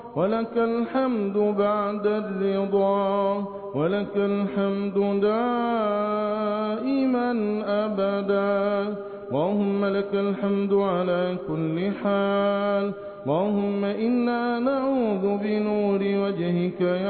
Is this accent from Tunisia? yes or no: no; Egypt; احفظ بلادنا مصر بحفظك وارعها برعايتك